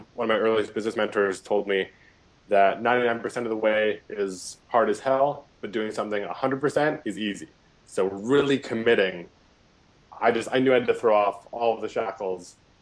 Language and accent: English; Canada; I have a really good, safe foundation with roots in where I live and where I grew up in Canada.